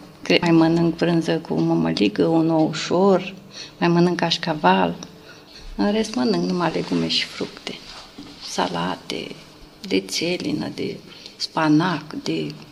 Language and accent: Romanian; Galați, Galați County, Romania; Din Galați.